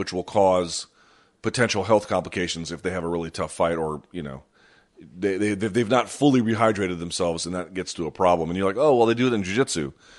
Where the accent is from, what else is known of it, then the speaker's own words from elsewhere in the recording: New Delhi, Delhi, India; born there; Yes, I was born in New Delhi, India.